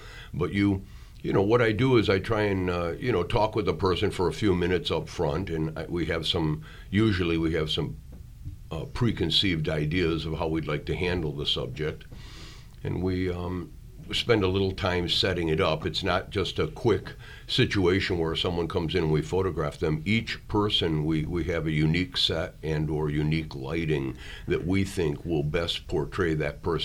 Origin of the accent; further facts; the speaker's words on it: United States; born there; I was born in America, in the United States